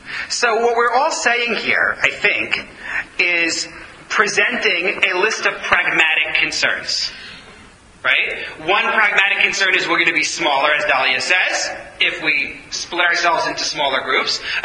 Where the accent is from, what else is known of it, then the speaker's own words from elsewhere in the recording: United States; I'm an American.